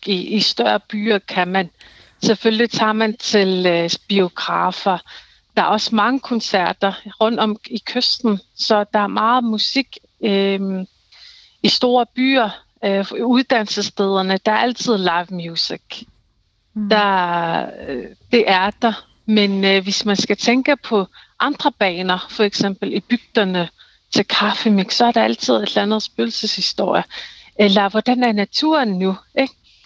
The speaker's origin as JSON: {"language": "Danish", "country": "Greenland", "tie": "born or raised there", "said": "mig som grønlænder, jeg er vokset op, hvor vi altid sejlede og fiskede, og hvor vi spiser det, naturen har i de der årstider."}